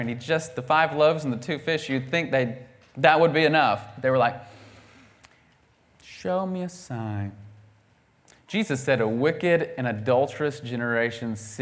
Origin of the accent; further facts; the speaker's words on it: United States; But they just assumed, because we're from the States, we know all these famous people, and they assumed we had lots of money.